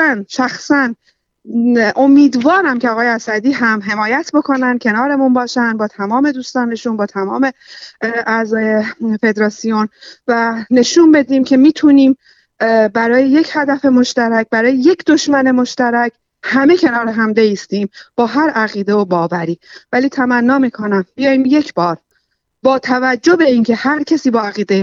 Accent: Iran; به عنوان یک ایرانی، باعث افتخارمه

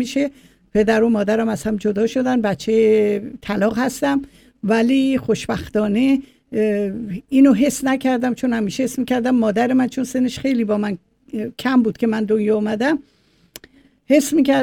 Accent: Tehran, Tehran Province, Iran; born there; من تو تهران به دنیا اومدم، تو تقریبا میشه گفت خیابون رودکی سرسبیل دنیا اومدم و جایی دنیا اومدم که بعد اون خونه رو وقف مسجد کردن.

